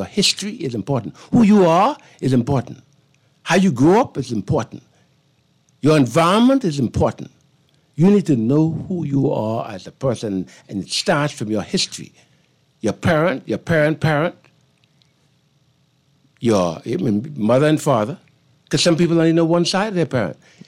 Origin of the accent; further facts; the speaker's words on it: Bennett's Harbor, Cat Island, Bahamas; I hail from Bennett's Harbor, Cat Island.